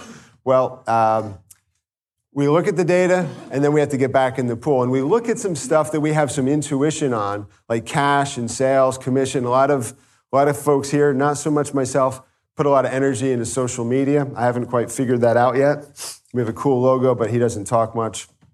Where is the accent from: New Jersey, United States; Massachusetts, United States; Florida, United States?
New Jersey, United States; accent: Jersey; A little bit about my journey. New Jersey. We got a couple Jersey guys here, right? You like my Jersey accent?